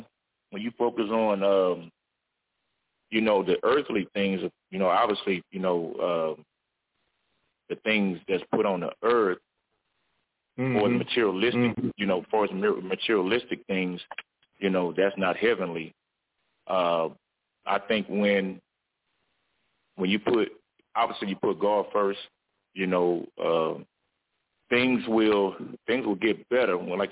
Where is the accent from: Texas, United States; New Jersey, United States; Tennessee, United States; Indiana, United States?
Texas, United States; Hitchcock; I'm from Hitchcock, Texas, down near Galveston, Texas, where, you know, Hurricane Harvey came and took us out a little bit.